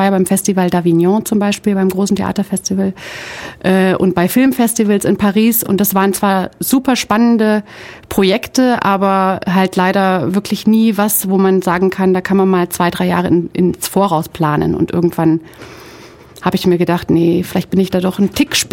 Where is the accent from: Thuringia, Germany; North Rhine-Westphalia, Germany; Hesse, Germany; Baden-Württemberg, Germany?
Hesse, Germany; Also ich bin aufgewachsen in Hessen im Vogelsbergkreis. Für diejenigen, die es nicht kennen sollten, das ist irgendwo zwischen Kassel und Frankfurt. So die nächsten mittelgroßen oder kleineren Städte sind Marburg, Gießen und Fulda. Also es ist wirklich so, eigentlich genau in der Mitte von Deutschland, aber irgendwie doch ganz am Ende der Welt.